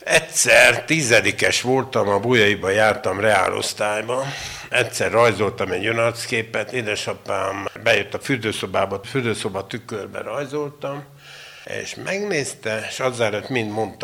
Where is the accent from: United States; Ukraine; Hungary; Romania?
Romania; és egyáltalán magyarként Bukarestben nem fogok bejutni, mert oda csak jó káderek jutnak be magyarként.